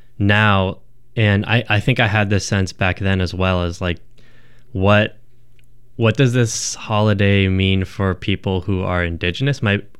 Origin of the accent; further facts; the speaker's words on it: San Diego, California, United States; I do remember growing up in San Diego, it was just all about like my neighborhood